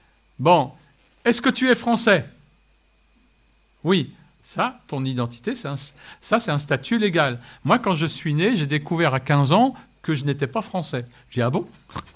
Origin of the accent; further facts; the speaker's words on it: France; Donc, mon statut à moi, c'était d'être apatride. Il a fallu que j'attende de faire mon service militaire pour choisir et dire, bon, je suis français.